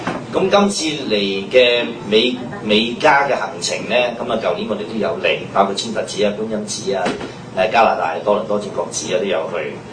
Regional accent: Guangdong, China; 我哋廣東人有一句説話叫做咩？

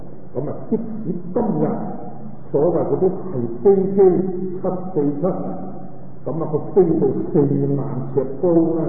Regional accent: China; 我哋中國人咧對呢個龍咧就好尊敬嘅。

